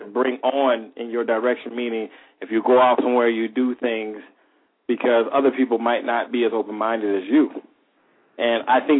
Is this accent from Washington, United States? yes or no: no; Virginia, United States; now in Minnesota, United States; When I'm from Virginia as well. When I came up here